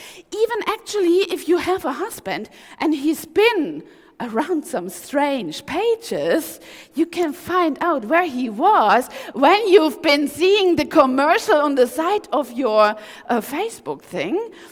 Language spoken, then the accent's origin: English; East Germany, Germany; English is a second language; Back in the days, I grew up in East Germany, there was all searching for or demanding on the Stasi is not a friendly thing